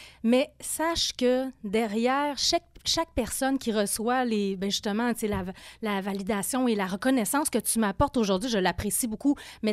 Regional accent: Quebec City, Quebec, Canada; je viens de Québec. Effectivement, j'ai grandi à Québec. Jusqu'à mes 33 ans. Avant de partir à Montréal

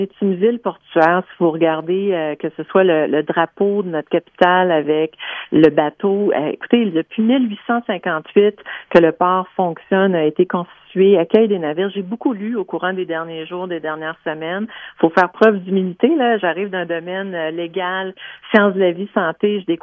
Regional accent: Rivière-du-Loup, Quebec, Canada; Je suis arrivée en 97 pour mon bac en droit. Donc, je suis vraiment née, j'ai grandi à Rivière-du-Loup, dans le bas du fleuve.

